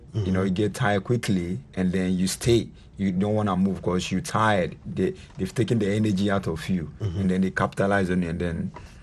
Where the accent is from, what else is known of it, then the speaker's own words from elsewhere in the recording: Accra, Greater Accra, Ghana; I fight for my people because I grew up in Bukom, you know, the era, and I've got the passion.